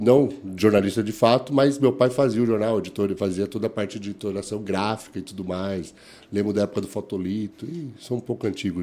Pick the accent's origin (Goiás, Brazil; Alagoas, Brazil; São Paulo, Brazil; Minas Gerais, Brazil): São Paulo, Brazil; Franco da Rocha; Mas morei em Pirituba muito tempo e, claro, também depois meus pais mudaram para Franco da Rocha, onde a maior parte da minha vida foi toda em Franco da Rocha, como um todo, né?